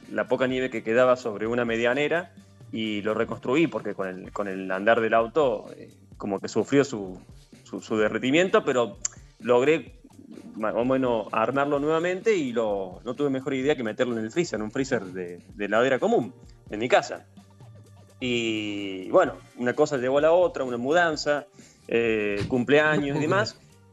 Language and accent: Spanish; Córdoba, Argentina; yo soy de Córdoba capital